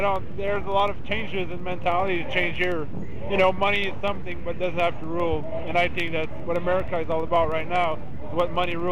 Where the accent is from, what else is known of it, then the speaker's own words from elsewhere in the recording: Montreal, Quebec, Canada; I'm from Quebec, Montreal.